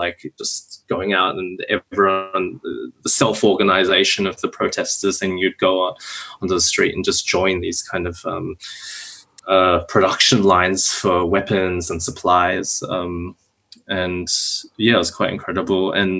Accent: Australia; And I come from Australia, you know, a relatively safe country from this middle-class background

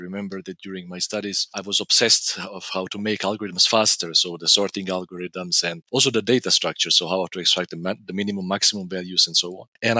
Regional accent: Bosnia & Herzegovina; English is a second language; moved away as an adult; now in Germany; Originally, I come from Bosnia.

